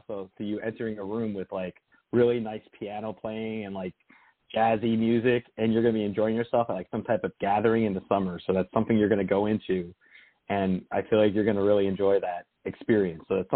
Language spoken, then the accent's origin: English; New Jersey, United States; I'm from Jersey originally.